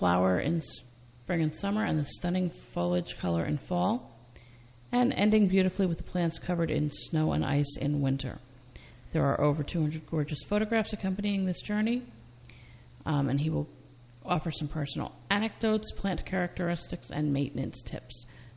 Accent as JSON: {"language": "English", "country": "Ireland", "said": "I'm Irish."}